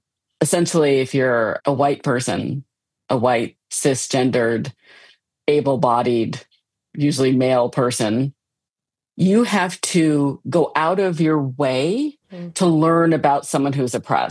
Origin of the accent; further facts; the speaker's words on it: Midwest, United States; I mean, I come from the Midwest, which has its own weird kind of passive aggressive politeness kind of thing in and of itself.